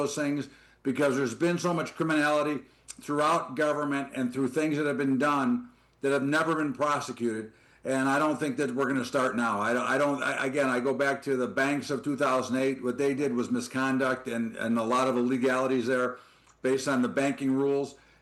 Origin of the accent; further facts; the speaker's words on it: Chicago, Illinois, United States; And I'm also from Chicago, Scott.